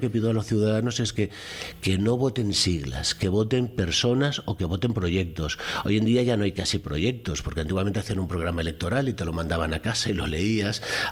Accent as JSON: {"language": "Spanish", "region": "Valencian Community", "country": "Spain", "said": "yo soy valenciano y lo siento, y yo hablo la lengua que hablamos en mi tierra, y por eso no dejo de ser español. Yo siempre digo que soy valenciano porque soy español y soy español porque soy valenciano."}